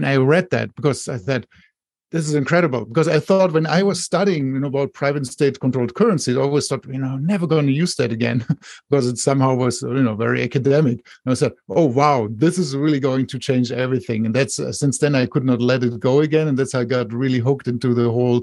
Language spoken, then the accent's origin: English; Germany; also born or lived in France; now in United States; I'm also originally from Germany, but I live in Silicon Valley now for 14 years. And actually, when I studied, so I lived actually in the U.S. my childhood, in France and in Germany.